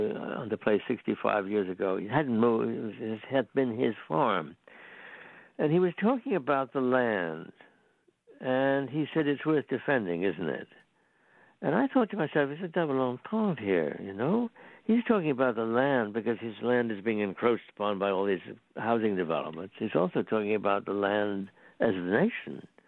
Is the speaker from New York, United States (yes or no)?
yes; New York, United States; You know, I grew up in New York where you can't see the sky.